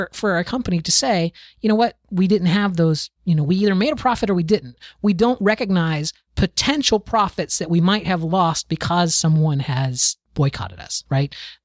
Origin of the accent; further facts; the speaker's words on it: the South, United States; I grew up in the South. It's nothing new to me. Well, I grew up where Chick-fil-A was founded.